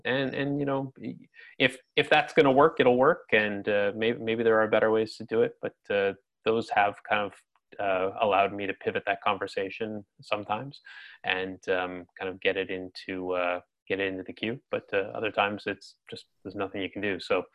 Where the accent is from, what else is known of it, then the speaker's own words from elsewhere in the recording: Canada; I'm from Canada because often we're prospecting into the US